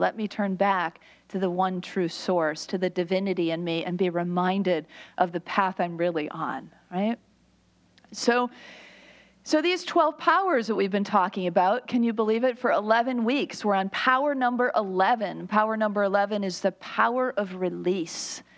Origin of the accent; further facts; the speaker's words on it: Chicago, Illinois, United States; my hometown of Chicago